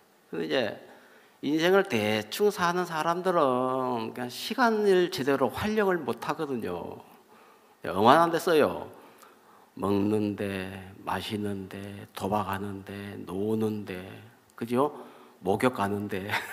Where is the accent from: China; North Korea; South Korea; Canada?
South Korea; Jeolla; now in Uljin, South Korea; 이제 울진에 살다 보니까 이제 아이고 저는 전라도 사람인데 나도 사투리를 쓰지만은